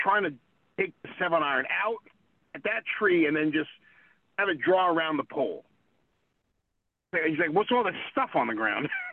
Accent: New York, United States; You know, I grew up in New York. It wasn't the popular sport.

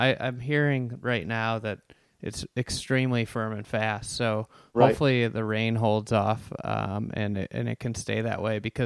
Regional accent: Chicago, Illinois, United States; I think like I'm a Chicagoan. Like there's a it reminds me a little bit of Chicago golf

